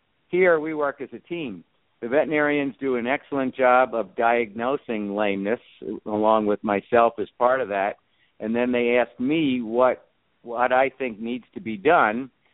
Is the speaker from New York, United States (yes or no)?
yes; Bronx, New York, United States; Me, myself? I'm originally, actually, believe it or not, I'm from the Bronx, New York.